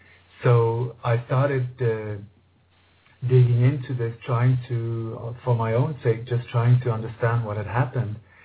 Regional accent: Denmark; I was born in Denmark in the late 1950s, and I grew up in a family that was very active during the Second World War against the German occupation.

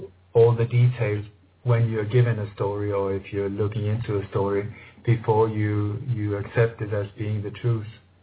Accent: Denmark; I was born in Denmark in the late 1950s, and I grew up in a family that was very active during the Second World War against the German occupation.

